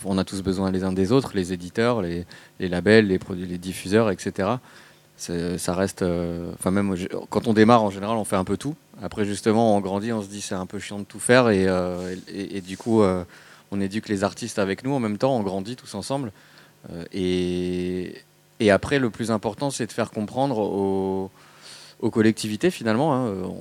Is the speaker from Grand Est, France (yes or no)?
yes; Strasbourg, Grand Est, France; moi je parle au départ pour l'Alsace, ensuite pour le Grand Est, parce que je viens de Strasbourg.